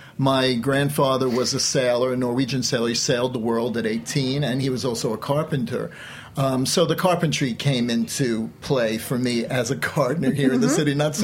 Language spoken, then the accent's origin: English; Brooklyn, New York, United States; born there; I was born in Brooklyn, Sheepshead Bay. We had multiple generations living in the same house.